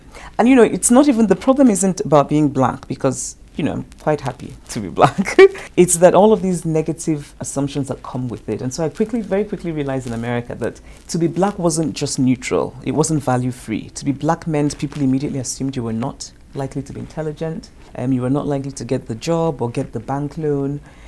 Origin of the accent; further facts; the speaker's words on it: Nigeria; I think it's an experience that's particular to my being Nigerian, to my being West African.